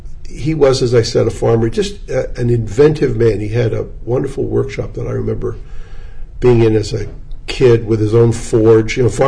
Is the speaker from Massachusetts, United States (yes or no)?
yes; Marblehead, Massachusetts, United States; also born or lived in Boston / Belmont / Worcester; I was born in Boston, and they lived with me in Belmont when I was really small, then Worcester, Massachusetts, until, I'm going to guess, I was 6 or 7 years old. Then we moved to Marblehead, Massachusetts, which is on the North Shore above Boston.